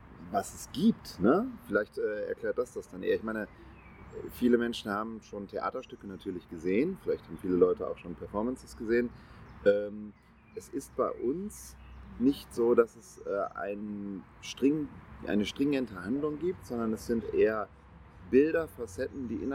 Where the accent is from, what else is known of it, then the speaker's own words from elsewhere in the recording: Essen, North Rhine-Westphalia, Germany; ich komme auch aus Essen, bin 36 Jahre alt